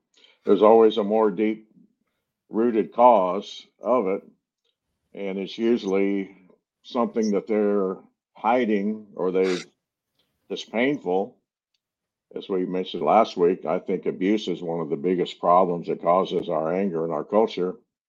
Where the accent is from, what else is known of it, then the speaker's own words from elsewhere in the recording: Eunice, Louisiana, United States; I came from Eunice, Louisiana. There's more angry women in that town.